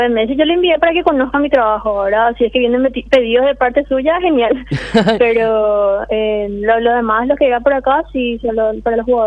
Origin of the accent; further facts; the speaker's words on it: San Lorenzo, Central, Paraguay; De San Lorenzo.